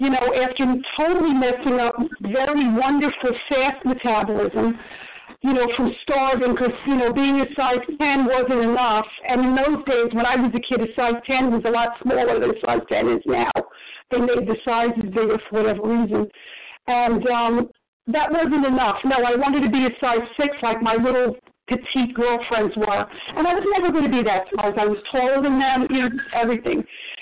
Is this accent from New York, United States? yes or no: yes; New York City, New York, United States; I grew up in New York City, and the way you looked and the way you dressed were everything